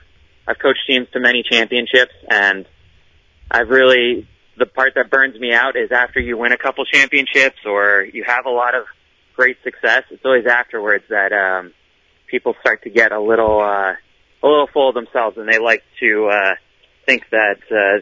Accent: Connecticut, United States; I'm from Fairfield County.

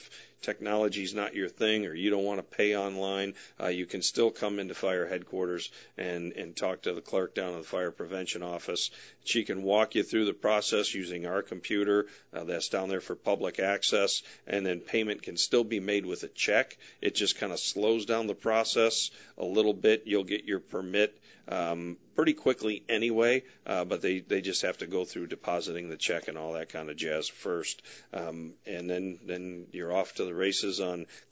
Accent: Detroit, Michigan, United States; For those of you that don't know, I'm originally from the Detroit area, and I'm a huge Red Wings fan.

